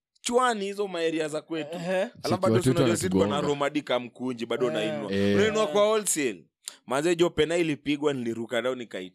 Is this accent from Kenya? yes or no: yes; Maringo, Nairobi, Kenya; Lakini sasa juu anko yangu alikuwa anaishi Kaloleni na mimi ni wa Maringo.